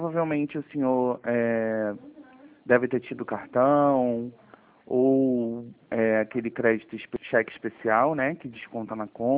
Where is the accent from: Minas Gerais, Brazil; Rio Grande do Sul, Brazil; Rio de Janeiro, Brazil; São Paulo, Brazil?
Rio de Janeiro, Brazil; Duque de Caxias; Do Rio de Janeiro.